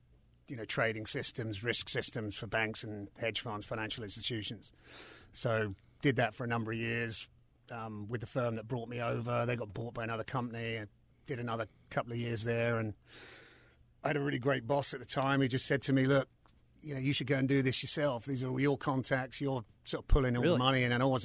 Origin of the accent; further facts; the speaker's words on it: London, United Kingdom; moved away as an adult; growing up in London, it was very glamorous to look at TV and, you know, film or movies